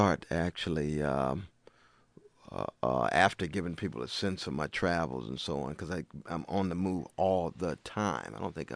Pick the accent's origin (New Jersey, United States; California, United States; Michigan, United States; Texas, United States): California, United States; Sacramento; And here I'm from Sacramento, California. I'm very kind of comfortable in my skin.